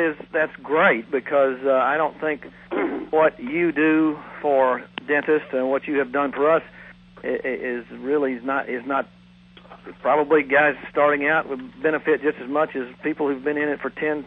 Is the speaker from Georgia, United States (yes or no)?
yes; Thomasville, Georgia, United States; I am originally from Thomasville, and it's really the town itself is only about probably 25,000 people, so it's a fairly small little burg.